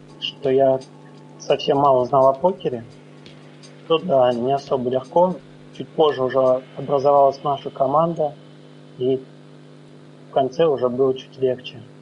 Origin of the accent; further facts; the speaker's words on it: Saratov, Saratov Oblast, Russia; Ну, я сам из Саратова.